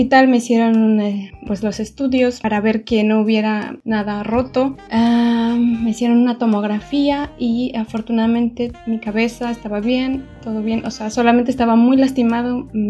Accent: Mexico City, Mexico; now in Donauwörth, Germany; Bueno, yo soy de la Ciudad de México, viviendo en Alemania desde hace 7 años. En Augsburg estuve, en abril nos mudamos a Donauwörth, que es una ciudad un poco más al norte, pero en Bayern, en Baviera, entonces estamos acá por el sur de Alemania.

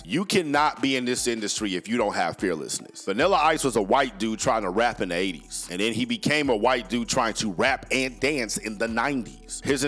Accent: Compton, California, United States; I grew up in Compton, but I have an entirely different perspective because I'm not in the gang, but I am gang affiliated.

